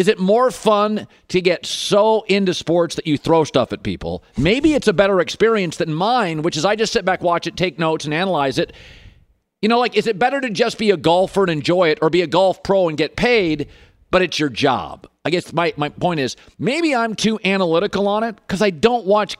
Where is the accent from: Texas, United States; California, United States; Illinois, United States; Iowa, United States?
Iowa, United States; Iowa City; moved away; Or I could have just stayed in my hometown, done local radio in my little Iowa City, and had literally been on a softball team at my age with my best friends in high school and maybe college or broadcasting school and never moved.